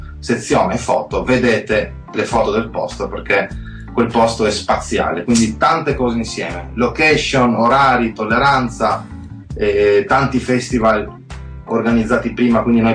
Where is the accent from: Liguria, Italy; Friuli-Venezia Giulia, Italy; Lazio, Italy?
Friuli-Venezia Giulia, Italy; Trieste; noi siamo di Trieste, noi siamo cresciuti con Rototom, andavamo tutte le estati a Rototom